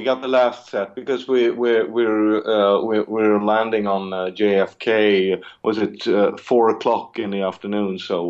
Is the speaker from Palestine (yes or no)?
no; Stockholm, Stockholm County, Sweden; We're from Stockholm.